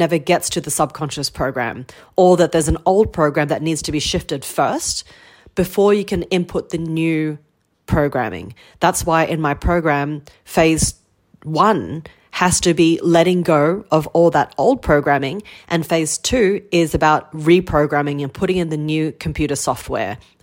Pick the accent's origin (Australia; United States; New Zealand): Australia; I am from Australia and I grew up driving since I was 16 on the left-hand side.